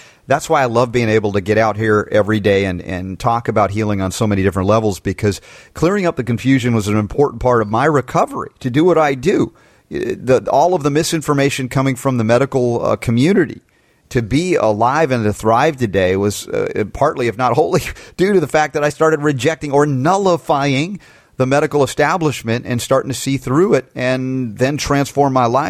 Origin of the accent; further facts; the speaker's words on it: Jamaica; as a Jamaican. Yes, as a pigmentally challenged Jamaican